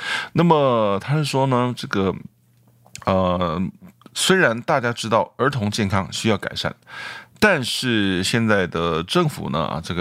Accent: Taiwan; moved away as an adult; now in United States; 像我来自台湾，台湾的健保非常的这个完善

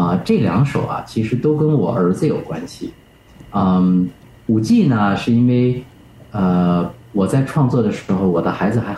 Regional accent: Beijing, China; 也让他知道我小时候在北京成长的时候有什么样的季节啊

